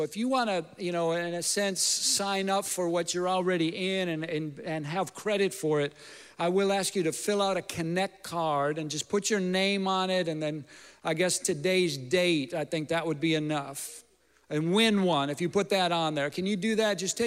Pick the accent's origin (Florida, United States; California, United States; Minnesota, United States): Minnesota, United States; But I grew up in Minnesota, came to the Lord my freshman year.